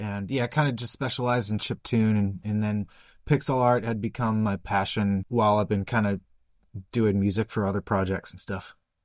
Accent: Green Bay, Wisconsin, United States; Yeah, I'm from Green Bay originally, so I know that whole coast pretty well.

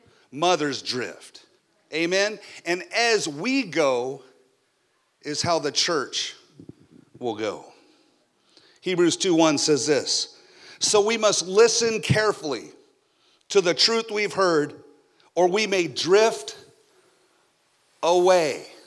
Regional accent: Arizona, United States; I was from Arizona. I'd never seen so much water.

